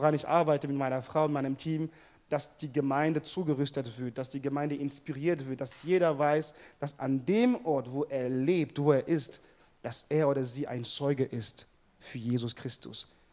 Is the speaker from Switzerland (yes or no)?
no; Cameroon; moved away as an adult; now in Hannover, Germany; ich komme ursprünglich aus Kamerun und lebe in Deutschland schon seit 16 Jahren. Bin, wie viele, glaube ich, hoffe ich, denke ich, Kameruner hier nach Deutschland gekommen zum Studieren.